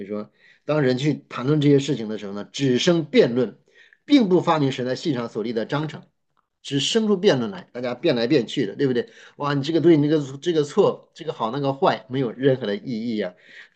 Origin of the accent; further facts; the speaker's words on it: China; 以色列人比较重家谱啊，我们中国人呢其实也有家谱，但到我们这一代，我都不知道是不是已经传下来了啊。